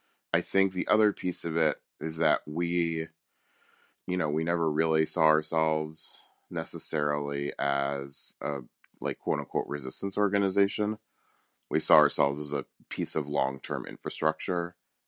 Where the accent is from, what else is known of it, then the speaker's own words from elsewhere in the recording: Houston, Texas, United States; There's a woman named Lena Hidalgo who just got elected down in my hometown of Houston.